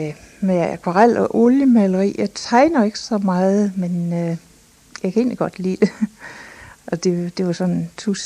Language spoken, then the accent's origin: Danish; West Jutland, Denmark; fordi jeg selv opvokset i Vestjylland. Men jeg er ikke Thybo.